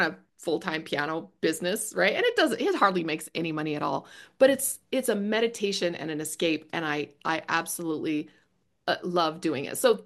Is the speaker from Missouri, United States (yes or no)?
no; Seattle, Washington, United States; also born or lived in Texas; now in Utah, United States; But I mean, I grew up in Seattle. I don't love the overcast and the rain and the trees and all that. We spent 20 years in Texas, which I loved.